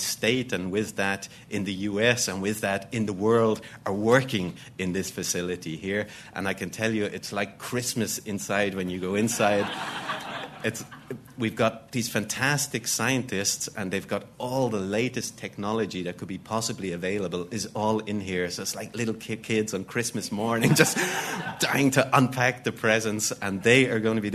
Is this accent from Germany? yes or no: no; Dublin, Leinster, Ireland; So I come from Dublin in Ireland. And Dublin is a place, or Ireland is a place, where it rains an awful lot.